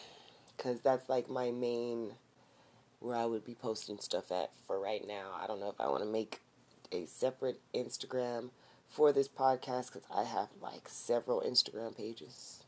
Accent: Corpus Christi, Texas, United States; because I don't know anybody else from Corpus Christi, because she's from my hometown

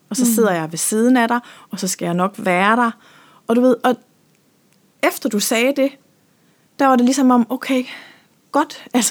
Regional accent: Region of Southern Denmark, Denmark; Nu er jeg født og vokset op på Langeland

